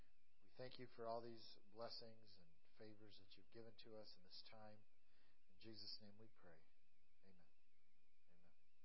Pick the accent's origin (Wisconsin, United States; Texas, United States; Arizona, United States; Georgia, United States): Wisconsin, United States; moved away as an adult; now in Pennsylvania, United States; I was going to say my home state, but actually my home state is Wisconsin. And Pennsylvania, I'm a Pennsylvania transplant about 5 years ago.